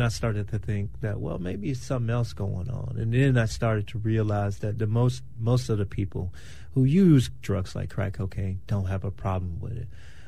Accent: Miami, Florida, United States; And I grew up in Miami, and Miami was the cocaine capital at some point.

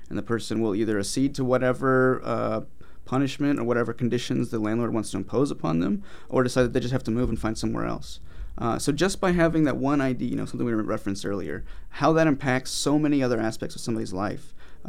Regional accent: Georgia, United States; I'm from Georgia and my family's still from the South.

